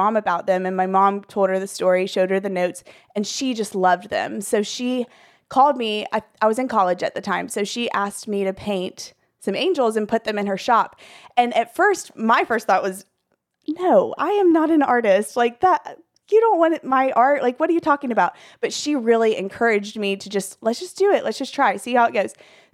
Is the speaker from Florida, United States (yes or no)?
yes; Pensacola, Florida, United States; Yes, I live here in Pensacola. I'm from Pensacola, lived here my whole life. I left for college and then came right back.